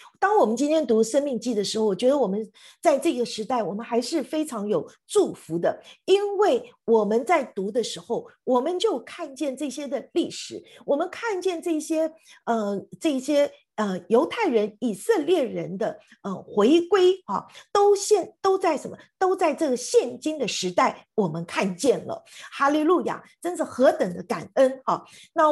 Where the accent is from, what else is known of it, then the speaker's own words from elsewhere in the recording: China; 我们中国人喜欢说天涯海角哈